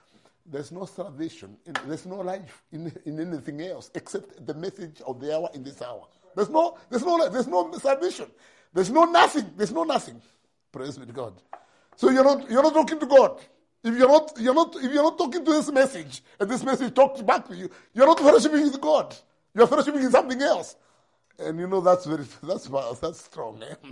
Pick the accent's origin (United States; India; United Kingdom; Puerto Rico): India; So I come from India